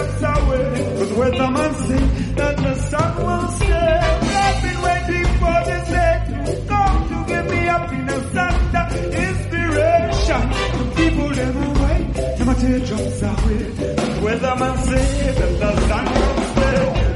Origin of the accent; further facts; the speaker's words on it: Tanzania; also born or lived in Denmark; I was born in Denmark, but I grew up in Tanzania, which is why I'm singing this beautiful language called Swahili.